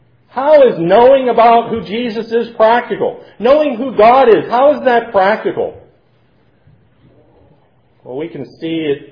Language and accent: English; the North, United States; Example, we're going, as the Northerners, I was brought up in the North, had a great-great-great-grandfather who fought in the North.